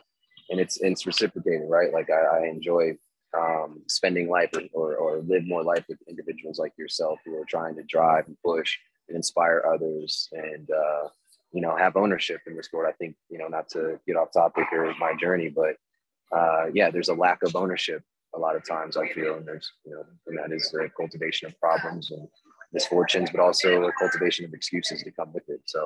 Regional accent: Stafford, Virginia, United States; I was born and raised in Virginia, in Stafford, Virginia. I was born at Potomac Hospital. This is 1988, so I'm 33 right now.

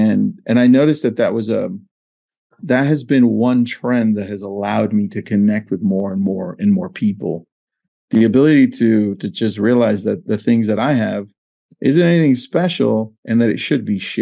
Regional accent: Los Angeles, California, United States; So I was born in Los Angeles to Mexican parents.

